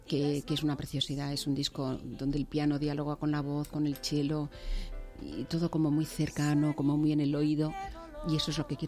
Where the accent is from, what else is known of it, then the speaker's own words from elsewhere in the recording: Seville, Andalusia, Spain; accent: Andalusian; also born or lived in Madrid; Yo nací en Madrid, en Chamberí, pero a los 6 meses me llevaron a Sevilla. Entonces yo no era consciente y de pronto yo empiezo a hablar en andalú